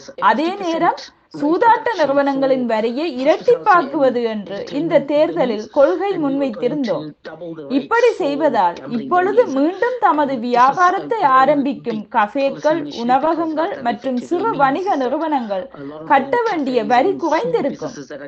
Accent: Zambia; moved away as an adult; also born or lived in Jaffna, Sri Lanka / Zimbabwe; now in Australia; குடும்பமாக 1977 நாங்கள் இலங்கையை விட்டு வெளியேறிவிட்டோம். சாம்பியா மற்றும் ஜிம்பாப்வே ஆகிய நாடுகளில் தான் நான் வளர்ந்தேன். 1990 ஆஸ்திரேலியாவில் குடியேறினார்.

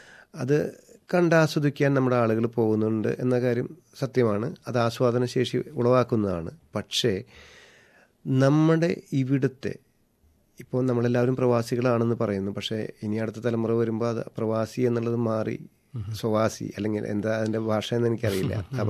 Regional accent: Thrissur, Kerala, India; ഞാൻ തൃശ്ശൂർക്കാരനാണ് ബേസിക്കലി. നമ്മൾ തൃശ്ശൂർ പൂരപ്പറമ്പിൽ വന്നിരിക്കുമ്പോൾ

